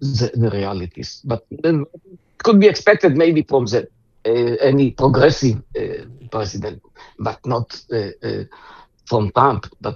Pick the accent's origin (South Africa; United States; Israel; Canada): Israel; I told him, I'm from Israel. Nice to meet you.